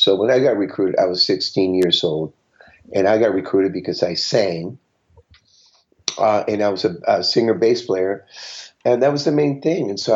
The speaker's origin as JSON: {"language": "English", "town": "Tijuana", "region": "Baja California", "country": "Mexico", "tie": "born or raised there", "said": "I grew up in Mexico, by the way, in the little town south of the border, San Diego, which is where I'm at right now, Tijuana."}